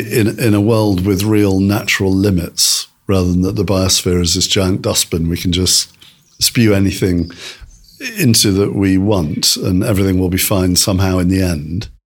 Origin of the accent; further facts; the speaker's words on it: Lewes, South East England, United Kingdom; I'm in Lewes, which is actually my hometown